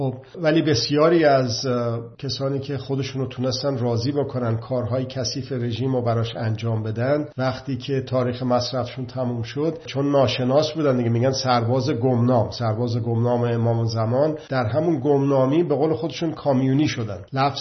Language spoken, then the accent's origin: Persian; Iran; الان 80 میلیون ما ایرانی هستیم داخل ایران